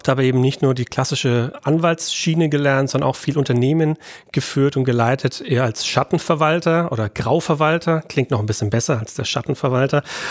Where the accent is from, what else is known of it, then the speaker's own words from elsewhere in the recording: Nuremberg, Bavaria, Germany; Genau, ich komme aus Nürnberg ursprünglich, ja.